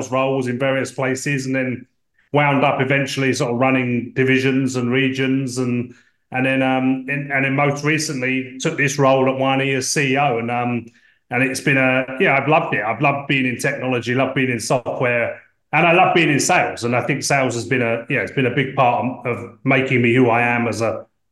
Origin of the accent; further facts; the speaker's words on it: London, United Kingdom; I'm from London, and I grew up in software.